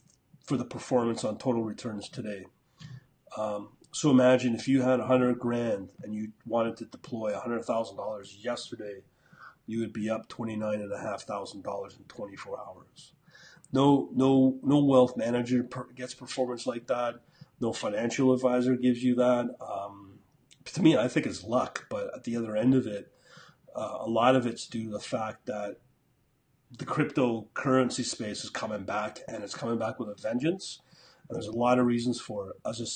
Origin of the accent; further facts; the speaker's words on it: Canada; as a Canadian.